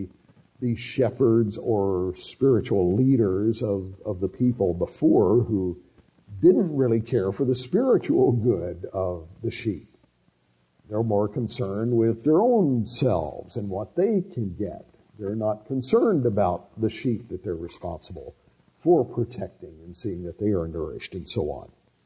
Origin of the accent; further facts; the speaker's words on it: Alabama, United States; I grew up in Alabama, and I was 15 when my family started attending the church.